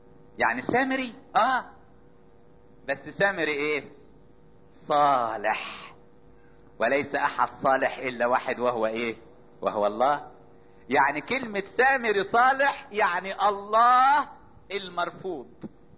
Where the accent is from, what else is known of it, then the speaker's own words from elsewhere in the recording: Upper Egypt, Egypt; حتى عندنا في الصعيد